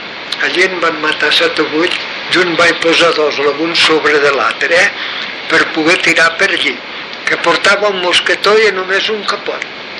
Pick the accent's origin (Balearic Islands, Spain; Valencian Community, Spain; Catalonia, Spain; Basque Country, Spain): Catalonia, Spain; Rivert; que és català? Dic, sí. D'on és? Dic, de Rivert.